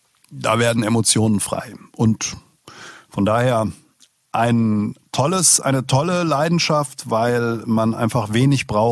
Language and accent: German; Offenbach, Hesse, Germany; born there; Aber ich bin selber in Offenbach geboren. Ich darf das.